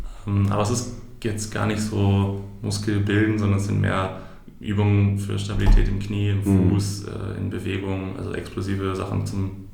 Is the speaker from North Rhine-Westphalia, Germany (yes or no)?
no; Oldenburg, Lower Saxony, Germany; Ich komme aus Oldenburg. Oldenburg ist auch nicht sonderlich groß. Gerade die Innenstadt ist eher kleiner gehalten.